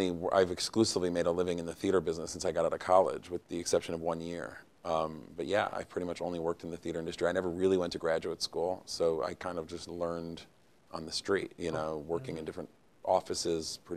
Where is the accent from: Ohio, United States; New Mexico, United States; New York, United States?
Ohio, United States; Cleveland; And I was raised in Cleveland